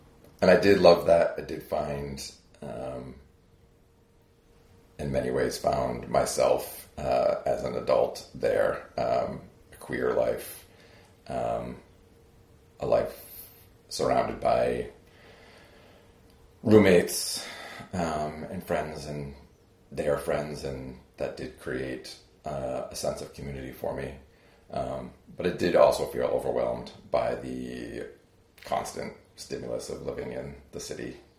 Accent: Plymouth, Massachusetts, United States; I grew up in Massachusetts in very rural Plymouth, near the Rock, but actually in the woods near a lake with my older brother and two parents.

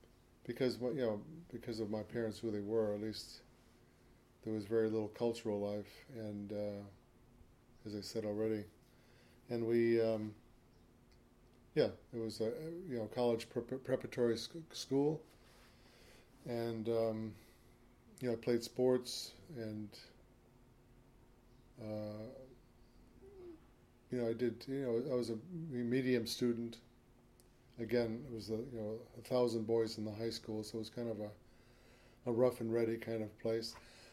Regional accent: Michigan, United States; I was born in Detroit, and we moved just 2 hours north of the city shortly afterwards.

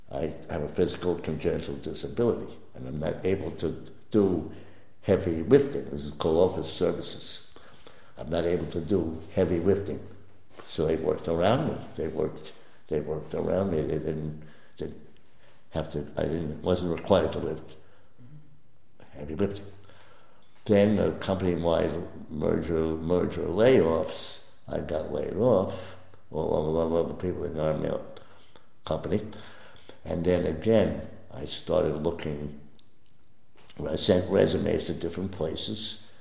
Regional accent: Patchogue, New York, United States; also born or lived in Bronx; I was born in Lenox Hill Hospital in the city, New York, and for 3 years I lived in the Bronx

